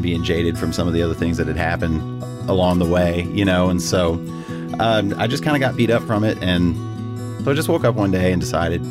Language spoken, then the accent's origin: English; El Paso, Texas, United States; now in Los Angeles, United States; I am the singer of … I'm from El Paso